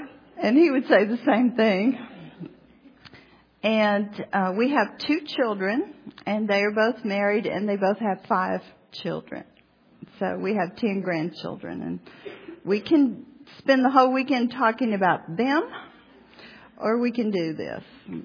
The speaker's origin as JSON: {"language": "English", "town": "Atlanta", "region": "Georgia", "country": "United States", "tie": "born there", "said": "I was born in Atlanta, and I am an only child."}